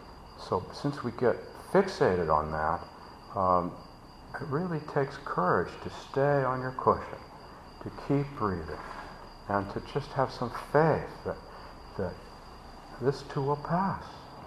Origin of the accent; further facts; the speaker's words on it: Palo Alto, California, United States; So growing up in Palo Alto, the only Japanese that I knew were gardeners, were cleaning women, were swimming pool cleaners